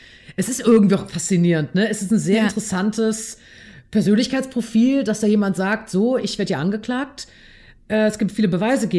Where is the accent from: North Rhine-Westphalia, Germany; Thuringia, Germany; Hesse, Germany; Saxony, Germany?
North Rhine-Westphalia, Germany; Ich komme aus NRW.